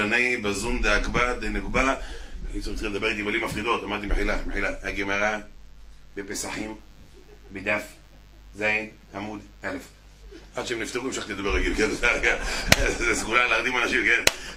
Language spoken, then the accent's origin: Hebrew; Holon, Tel Aviv District, Israel; אני באתי מחולון.